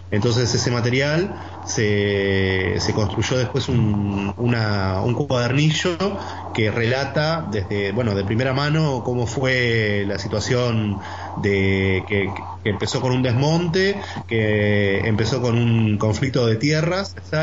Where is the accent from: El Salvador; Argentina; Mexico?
Argentina; Buenos Aires; la mitad de los compañeros que trabajamos ahí somos de Buenos Aires.